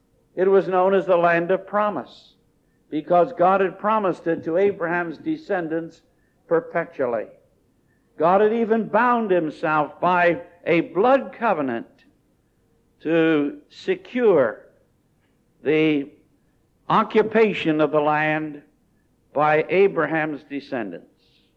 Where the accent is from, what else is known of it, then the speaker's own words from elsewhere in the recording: Pennsylvania, United States; that he had spent some years as a pastor only 10 miles from where I grew up in Pennsylvania, and less than 5 miles where I served as a pastor for 5 years.